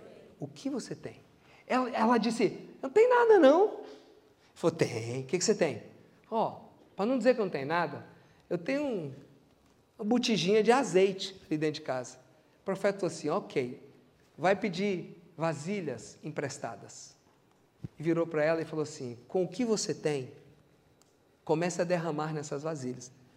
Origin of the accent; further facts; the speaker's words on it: Brazil; aquela foto do óleo de bacalhau que a gente cresceu bebendo no Brasil